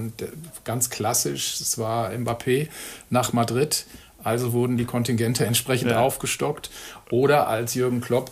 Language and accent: German; North Rhine-Westphalia, Germany; Ich bin aus dem Ruhrgebiet